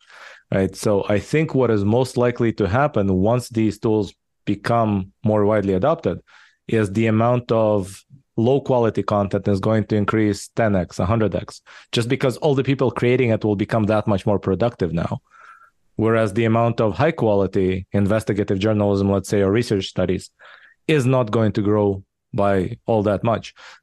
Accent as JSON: {"language": "English", "country": "Israel", "tie": "born or raised there", "also_born_or_lived": "Soviet Union / Japan / California", "second_language": "English", "lives_now": "United States", "said": "I was born in the Soviet Union, raised in Israel. I lived in Japan for a while, then in California in the Bay Area for 10 years. Now I've been in Texas for the past 6 years."}